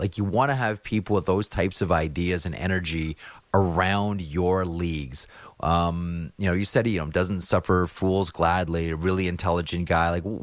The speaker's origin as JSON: {"language": "English", "country": "Canada", "said": "Well, as a Canadian"}